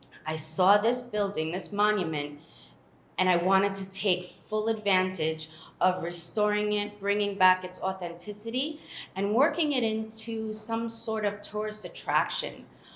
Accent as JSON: {"language": "English", "region": "New Jersey", "country": "United States", "tie": "born or raised there", "said": "Being an American, born and raised in America in New Jersey, one day I was sitting at the Marriott Stellaris, and Jerome was sitting next to me."}